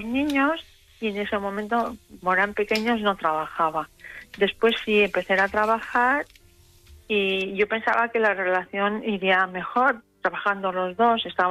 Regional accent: Balearic Islands, Spain; Somos de Baleares, somos isleños.

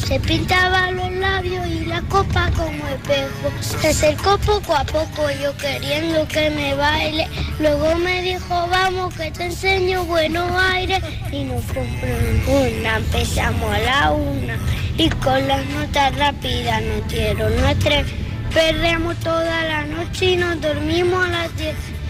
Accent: Elche, Valencian Community, Spain; tengo 6 años y soy de Elche.

